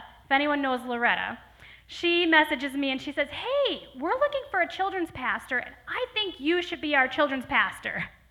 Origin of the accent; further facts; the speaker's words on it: New York, United States; Now, I'm from Northern New York, so that in itself was a really big step for me.